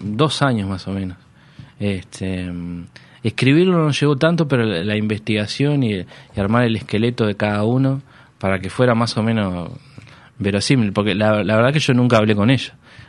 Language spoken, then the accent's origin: Spanish; Uruguay; yo creo que soy un uruguayo